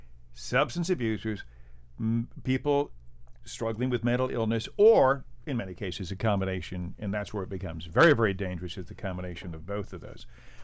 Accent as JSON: {"language": "English", "region": "Ohio", "country": "United States", "tie": "born or raised there", "said": "I remember growing up in Heather Downs, down the street from where we are now at WGTE."}